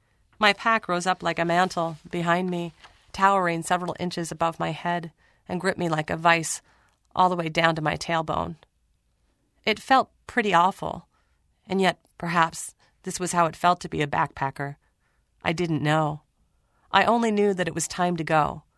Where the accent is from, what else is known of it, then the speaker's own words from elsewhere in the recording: Minnesota, United States; You know, I'm from Minnesota, the land of 10,000 lakes.